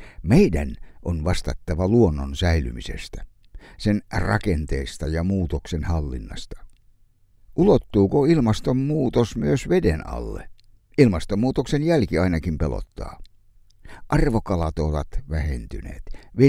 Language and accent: Finnish; Helsinki, Uusimaa, Finland; Kotikaupunkini Helsinki on Suomenlahden helmi.